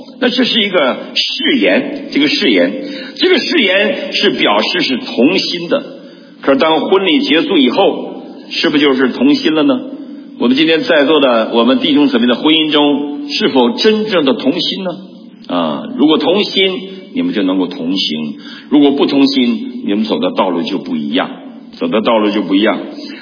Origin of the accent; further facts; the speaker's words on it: Northeast China, China; 尤其我们东北人更应该悔改，爱在心里口难开。